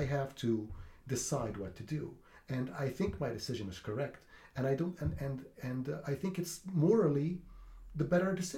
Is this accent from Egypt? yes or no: yes; Egypt; I grew up in Egypt.